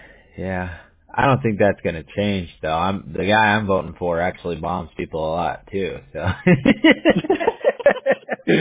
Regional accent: Huntington Beach, California, United States; I'm from Huntington Beach, California, so I definitely like Beachy.

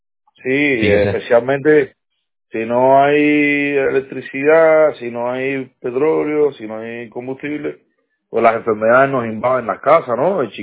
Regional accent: Cuba; now in Texas, United States; No, yo no. Yo soy de Cuba. Nací en Cuba.

